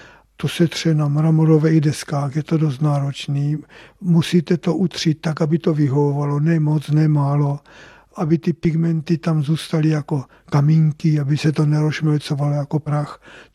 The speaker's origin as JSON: {"language": "Czech", "town": "Zlín", "region": "Zlín Region", "country": "Czechia", "tie": "born or raised there", "said": "Já jsem se narodil ve Zlíně 9. prosince 31. A vyšel jsem tam základní školu."}